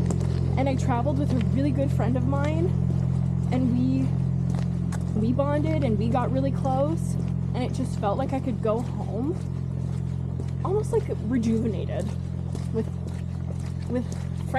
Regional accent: Canada; especially as a Canadian.

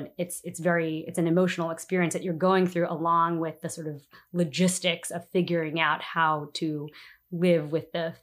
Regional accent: New Jersey, United States; now in Washington, D.C., United States; I am an attorney and I live in Washington, D.C. I've been living in the city for about 5 years now. I'm originally from New Jersey.

